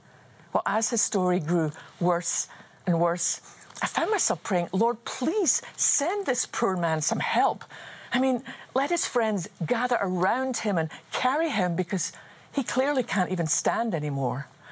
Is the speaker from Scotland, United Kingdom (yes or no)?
yes; Scotland, United Kingdom; the stories I've known since I was just a wee girl growing up in Scotland.